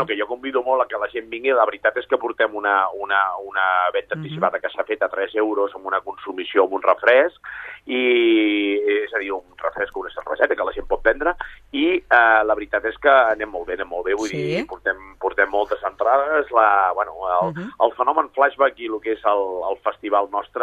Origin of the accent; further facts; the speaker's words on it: Sabadell, Catalonia, Spain; jo sóc de Sabadell